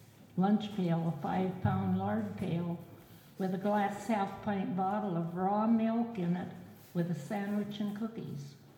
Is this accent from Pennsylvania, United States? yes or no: no; Carnation, Washington, United States; growing up in Tolt Carnation was great, with all the church and school activities, sock dances after the ball games, dances at the Odd Fellows Hall